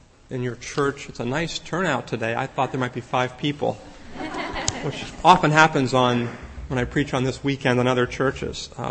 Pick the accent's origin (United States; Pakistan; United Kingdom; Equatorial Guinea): United States; Pittsburgh, Pennsylvania; And like Rosanna said, I am from Pittsburgh, and I was raised in a church there.